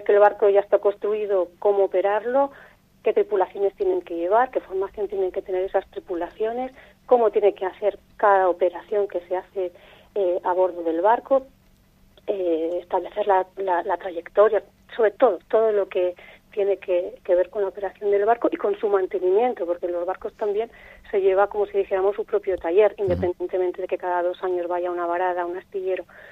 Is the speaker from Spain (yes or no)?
yes; Laredo, Cantabria, Spain; also born or lived in San Sebastián; tengo 49 años. Con 5 años mi familia se traslada a vivir de Laredo. Mis hermanos y yo nacimos en San Sebastián.